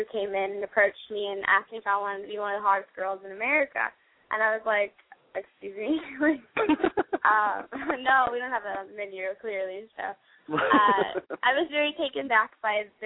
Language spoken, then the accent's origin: English; West Virginia, United States; I'm from West Virginia. Shout out to West Virginia.